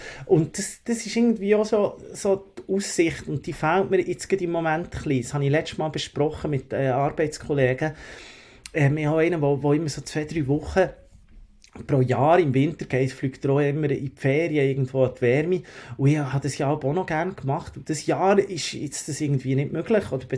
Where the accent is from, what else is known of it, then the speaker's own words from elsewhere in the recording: Locarno, Ticino, Switzerland; Das ist Schande über meinen Heimatort, muss man sagen. Ich bin ein alter Ticinese, Locarno Ticino.